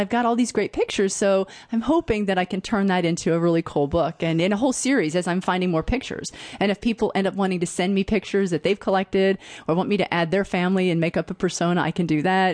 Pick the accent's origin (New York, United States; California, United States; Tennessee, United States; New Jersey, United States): New Jersey, United States; also born or lived in Illinois; now in North Carolina, United States; I grew up in New Jersey. I was born in Illinois. I grew up in New Jersey, and I've been here 22 years.